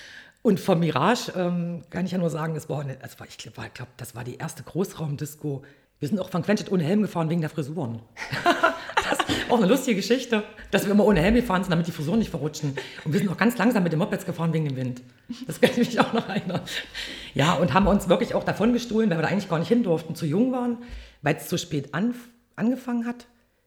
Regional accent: Quenstedt, Saxony-Anhalt, Germany; Also ich komme aus Quenstedt, habe dann in Quenstedt gelebt und war im Karnevalsverein.

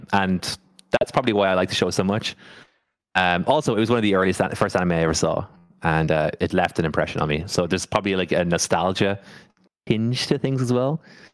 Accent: Ireland; as a Catholic, I grew up Catholic in Ireland, and Ireland's a really like quite religious society.

